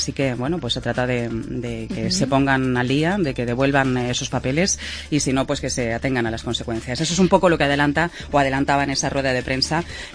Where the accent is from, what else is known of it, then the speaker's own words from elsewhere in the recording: Castile, Spain; a mí me gusta decirlo en castellano, que yo soy castellana y española